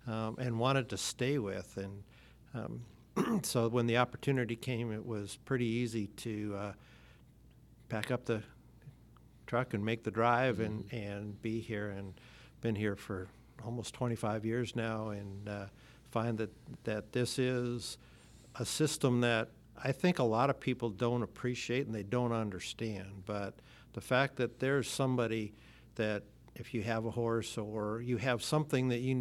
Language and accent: English; Manitoba, Canada; I am Canadian. I'm from Manitoba, Canada, so for a quick geography lesson, north of North Dakota.